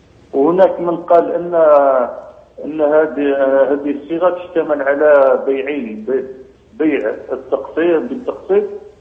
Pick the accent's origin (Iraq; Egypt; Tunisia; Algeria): Algeria; احنا عندنا في الجزائر